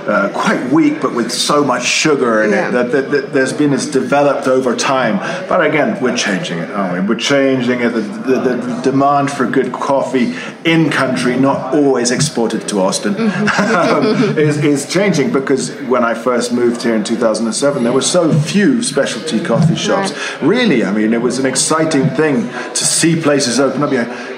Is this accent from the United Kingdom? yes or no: yes; England, United Kingdom; I'm from England